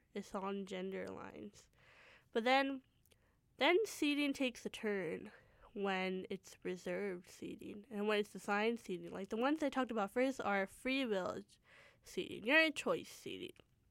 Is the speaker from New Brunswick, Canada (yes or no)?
no; Surrey, British Columbia, Canada; I'm originally from Surrey, born and raised.